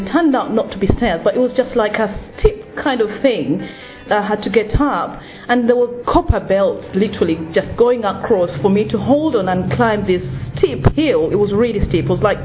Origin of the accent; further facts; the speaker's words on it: Uganda; I'm originally from Uganda, and Catholic, born and bred Catholic